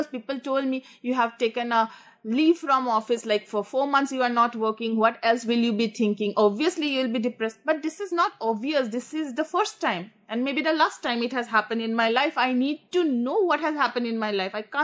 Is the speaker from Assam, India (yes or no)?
yes; Assam, India; I was born in Assam and I was born into this family. I was the first child of the entire generation.